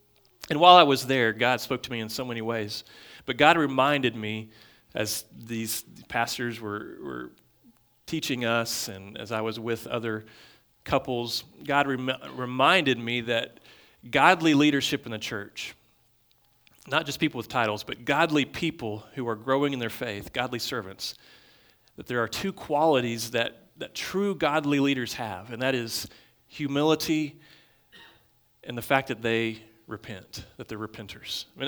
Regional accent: Takoma Park, Maryland, United States; also born or lived in Austin; I was born in Austin, Texas. I moved here 3 weeks later, and then I don't remember much about the nursery, but I was there. And I went to First Baptist Church in Tacoma Park, and I grew up in that church

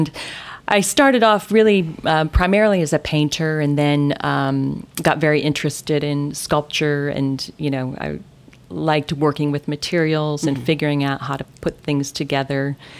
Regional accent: Stow, Ohio, United States; I grew up in Northeast Ohio. I'm the youngest of 8 children, so I come from a big Catholic family in a small town called Stowe. It's just outside of Akron, near Cleveland. Mm-hmm. And I lived there for the first 25 years of my life.

